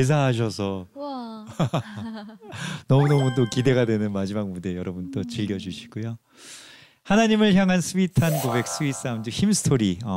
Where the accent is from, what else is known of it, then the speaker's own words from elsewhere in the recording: South Korea; 나는 진짜 한국인 맞네